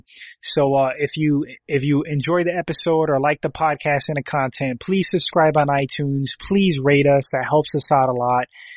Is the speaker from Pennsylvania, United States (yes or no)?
no; New York, United States; born there; I was born in New York and I moved to New England, like right around, 97.